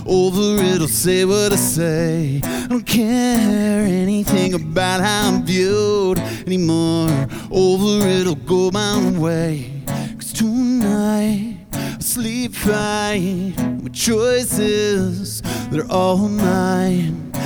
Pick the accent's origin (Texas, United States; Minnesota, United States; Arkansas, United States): Texas, United States; All right … I'm from Texas.